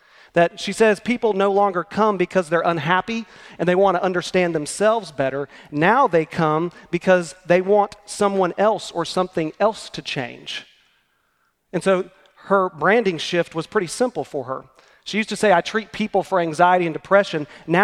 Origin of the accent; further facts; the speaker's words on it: Oklahoma, United States; This past week, throughout my home state of Oklahoma, tornadoes ripped across the state on Monday.